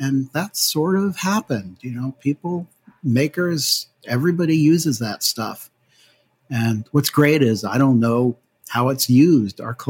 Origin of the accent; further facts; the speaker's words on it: New Haven, Connecticut, United States; And I think the truth is that I grew up in New Haven, Connecticut.